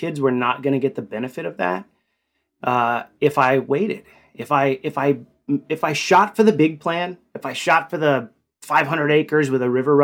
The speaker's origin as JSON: {"language": "English", "town": "Fort Worth", "region": "Texas", "country": "United States", "tie": "born or raised there", "said": "Which is my, it's in my home state, Texas."}